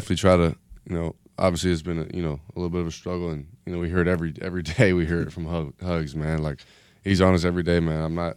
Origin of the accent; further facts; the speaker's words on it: Lacey, Washington, United States; he's from Tacoma, I'm from Lacey, so, 25 minutes apart